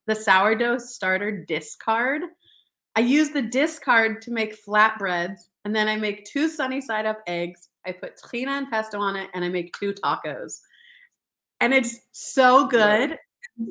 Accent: Denver, Colorado, United States; I'm originally from Denver, Colorado.

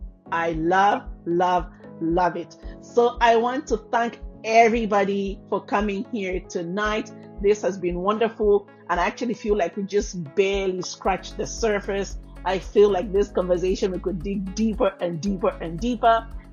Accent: Zambia; it just reminds me of myself growing up in Zambia

